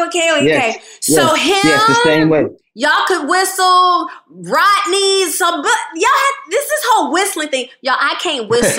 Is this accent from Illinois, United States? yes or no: yes; Rockford, Illinois, United States; Well, they're from Chicago. I'm from Rockford